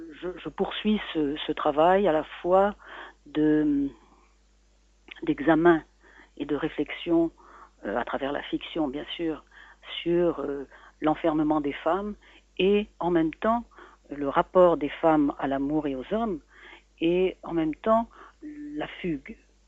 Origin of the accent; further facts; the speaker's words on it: Algeria; moved away as an adult; now in France; je suis née en Algérie, dans l'Algérie coloniale, d'un père algérien et d'une mère française, française de France, comme on disait en Algérie à ce moment-là.